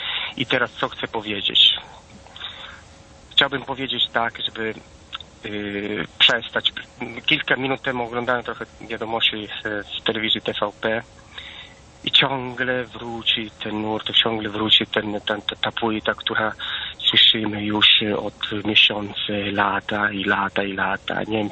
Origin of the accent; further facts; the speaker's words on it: Italy; Polish is a second language; ja jestem Włochem